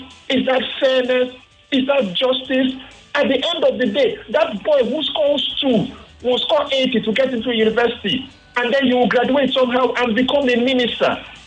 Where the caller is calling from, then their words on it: Ikeja, Lagos, Nigeria; I'm calling from Ikeja.